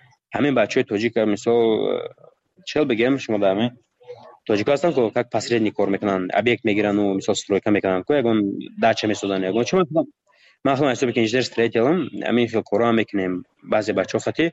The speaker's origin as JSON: {"language": "Persian", "country": "Tajikistan", "said": "من گفتم من تاجیکم گفتم از تاجیکستانم"}